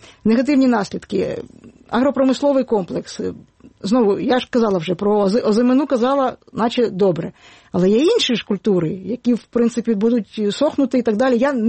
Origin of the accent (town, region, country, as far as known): Kyiv, Ukraine; born or raised there